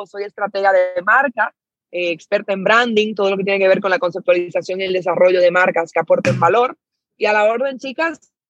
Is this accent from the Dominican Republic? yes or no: yes; Dominican Republic; Soy dominicana, tengo 25 años.